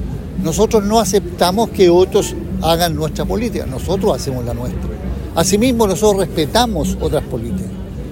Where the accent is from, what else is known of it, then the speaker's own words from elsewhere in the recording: Chile; yo no soy el canciller de Venezuela, yo no soy de la embajada de Venezuela, no, yo soy de Chile